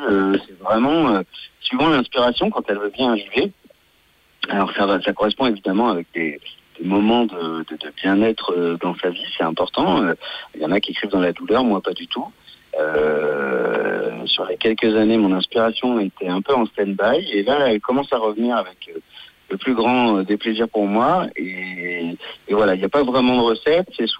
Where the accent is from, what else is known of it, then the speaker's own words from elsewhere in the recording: Lyon, Auvergne-Rhône-Alpes, France; puisque moi je suis lyonnais d'origine.